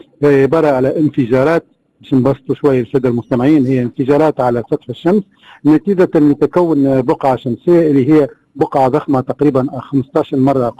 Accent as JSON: {"language": "Arabic", "country": "Algeria", "said": "وشفناه لنا عندنا في الجزائر، في المغرب، في ليبيا،"}